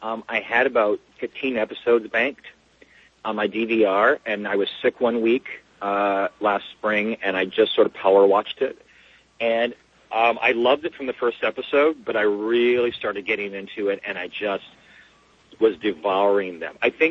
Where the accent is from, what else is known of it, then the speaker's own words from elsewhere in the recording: New York, United States; But, you know, as a New Yorker, that kind of stuff kind of bothers me.